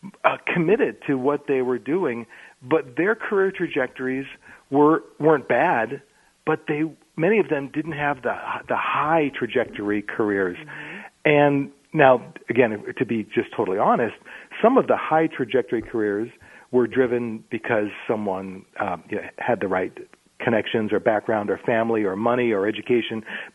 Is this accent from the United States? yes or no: yes; North Dakota, United States; also born or lived in San Diego; now in Minneapolis, United States; I am from Minneapolis. I actually grew up in North Dakota and then moved to Minneapolis. Took a little side trip to San Diego for about 10 years and then eventually made my way back here.